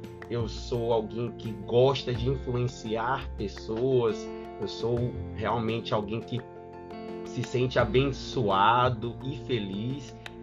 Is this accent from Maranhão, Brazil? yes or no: yes; São Luís, Maranhão, Brazil; Tô de São Luís do Maranhão.